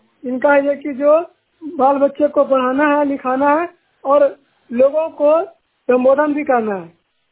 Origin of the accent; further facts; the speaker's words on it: Bihar, India; सरकारी ब्लॉक नालंदा जिला का निवासी हूँ।